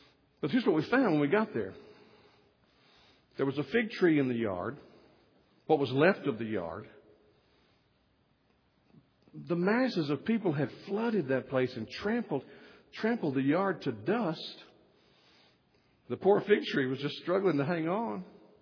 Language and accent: English; Texas, United States; When we were growing up in Southeast Texas